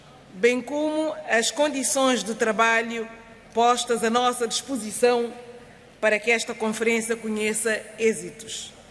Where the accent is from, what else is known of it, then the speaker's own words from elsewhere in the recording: São Tomé & Príncipe; Venho do Atlântico, das ilhas de São Tomé e Príncipe, situadas no Golfo da Guiné